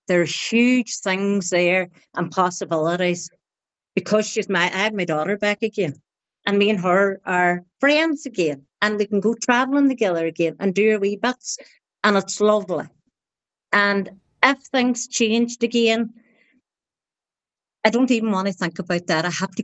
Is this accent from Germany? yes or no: no; Ulster, Ireland; now in Strabane, United Kingdom; I'm from Donegal originally, but living in Strabane.